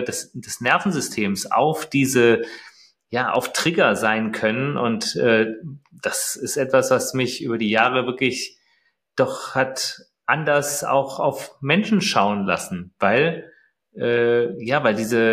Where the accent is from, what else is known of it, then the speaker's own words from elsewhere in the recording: Fuerteventura, Canary Islands, Spain; now in Berlin, Germany; dadurch, dass wir 3 unterschiedliche Lebensmittelpunkte haben, einmal hier Berlin, einmal Köln mit Greater und dann aber auch Fuerteventura, meine alte Heimat. Und da leben wir auch also 5 Monate im Jahr.